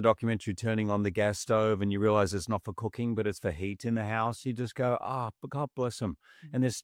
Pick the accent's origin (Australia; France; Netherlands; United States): Australia; because I'm an Aussie